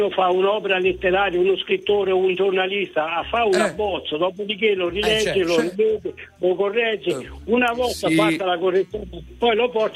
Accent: Marche, Italy; also born or lived in Trani; nato a Trani, ma ci sono stato appena 2 mesi. La mia famiglia si è trasferita nelle Marche e sono stato per 12 anni.

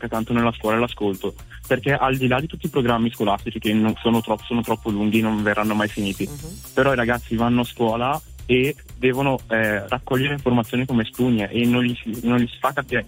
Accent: Marone, Lombardy, Italy; sono di Marone sul Lago d'Iseo e vado a scuola a Brescia

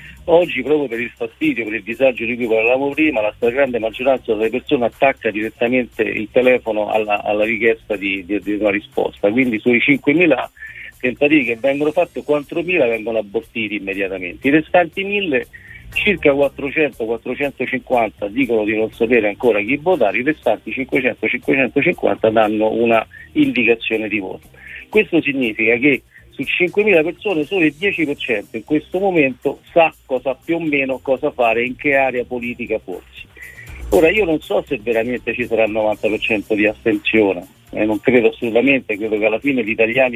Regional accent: Rome, Lazio, Italy; essendo romano conosco molti esponenti politici di tanti altri partiti

